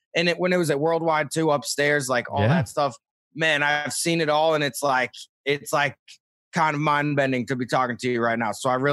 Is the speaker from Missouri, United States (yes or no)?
yes; St. Louis, Missouri, United States; but as a kid in Missouri, like I grew up in St. Louis, and like my whole family's like been going down to the Keys since like the 70s and 80s.